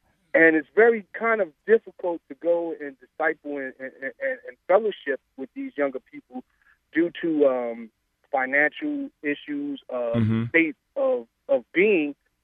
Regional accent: New Jersey, United States; I was raised in New Jersey, northern New Jersey, during the late 70s and early 80s

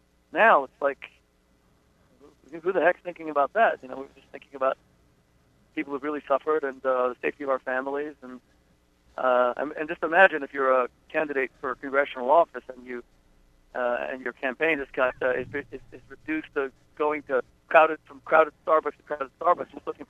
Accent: Florida, United States; also born or lived in England; And I grew up in Florida around the hurricanes. I was in Hurricane David. I was in Hurricane Wilma. I missed Hurricane, the big one, Hurricane Andrew, because I was living in England at the time.

